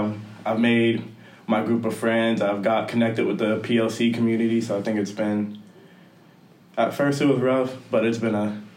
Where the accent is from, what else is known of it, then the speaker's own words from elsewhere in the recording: Columbus, Ohio, United States; From Columbus, Ohio. I love the city, love it to death. Proud to be from there. Made a lot of friends there, and it's just a great city to be from.